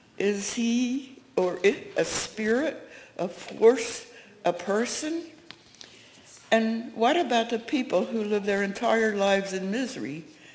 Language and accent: English; Pennsylvania, United States; I grew up in Hereford Mennonite Church, a General Conference or New Mennonite Church in Valley, PA, separated by a small cemetery from the Old Mennonite Church across the way.